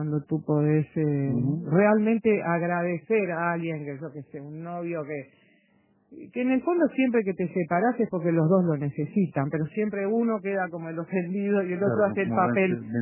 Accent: Uruguay; como humanos, como uruguayos

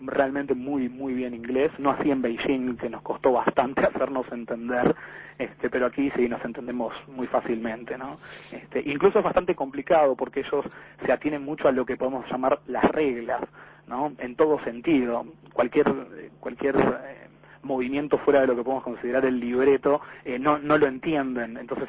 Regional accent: Uruguay; now in Xi'an, China; Y bueno, y más si somos uruguayos, ¿no?

